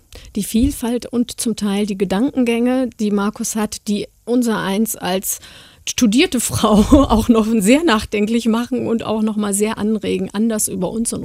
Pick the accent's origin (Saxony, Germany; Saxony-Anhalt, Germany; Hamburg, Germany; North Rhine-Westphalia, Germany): North Rhine-Westphalia, Germany; Cologne; ich komme aus Köln